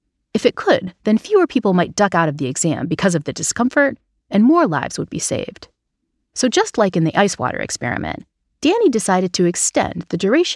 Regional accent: New Haven, Connecticut, United States; born or raised there

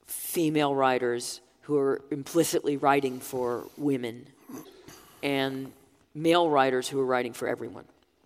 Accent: United States; leaving the United States, making my home here. I'm still American.

